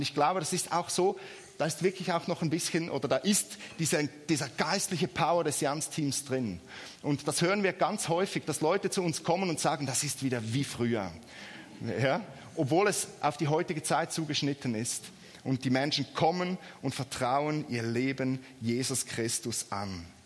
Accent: Switzerland; ich weiß auch nicht, ob ihr Süddeutschen auch so seid, bei uns in der Schweiz, ja, niemandem zu nahe treten.

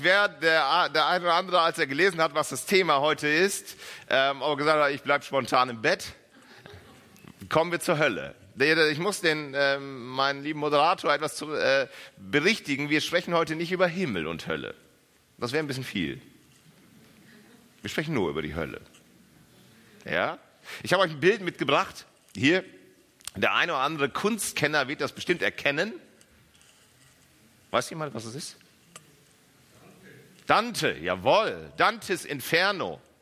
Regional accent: Offenburg, Baden-Württemberg, Germany; Ich komme aus Offenburg.

